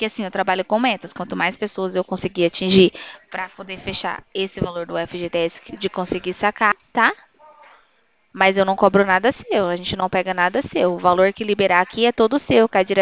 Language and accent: Portuguese; Bebedouro, São Paulo, Brazil; eu sou de Bebedouro, estado de São Paulo.